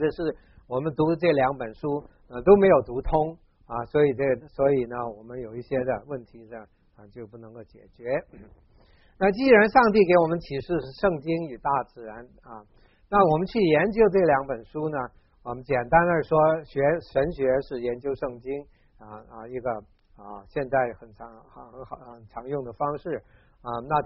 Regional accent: Hong Kong; 虽然是从小学开始呢是在香港长大的啊，但是我们经济不好呢，我们是住在乡下，所以基本上我还是在山旮旯里面长大，经常是在山沟里面抓小虾抓鱼啊这样啊。

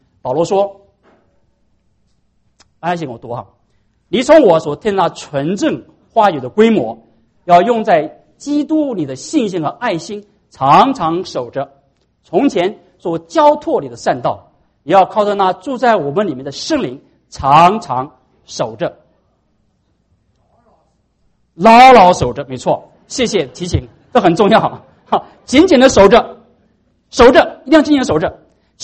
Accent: Anhui, China; 我们十多岁的时候，那家乡唱戏哈，唱那个我们安徽人唱那个叫什么，黄梅戏。

